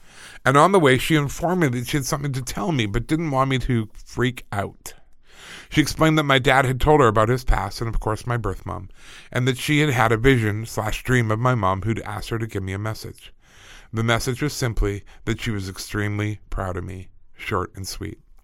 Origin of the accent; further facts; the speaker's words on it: London, Ontario, Canada; I'm a 34-year-old woman born and raised in London, Ontario by two loving parents.